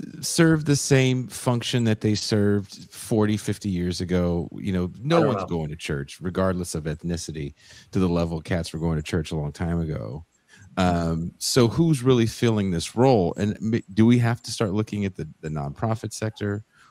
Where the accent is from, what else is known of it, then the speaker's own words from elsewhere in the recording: California, United States; now in Mexico; I'm from the Bay Area, but I live in Mexico.